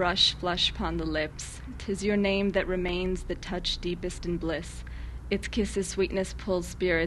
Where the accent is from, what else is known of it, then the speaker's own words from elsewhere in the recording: United States; My faith and my being American has taught me the value of justice.